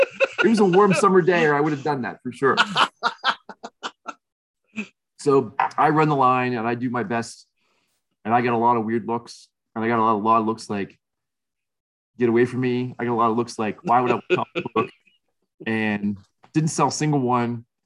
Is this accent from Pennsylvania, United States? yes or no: yes; Ellwood City, Pennsylvania, United States; And this is in Elwood City where we have a store. That's my hometown. So as you can imagine, Elwood City, just a small town.